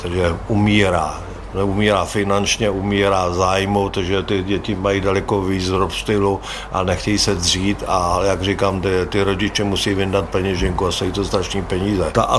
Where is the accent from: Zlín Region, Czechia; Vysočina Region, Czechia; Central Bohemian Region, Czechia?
Central Bohemian Region, Czechia; I když jsem rozený Berouňák, vyrůstal jsem v Verpetech, to je asi 10 km od Berouna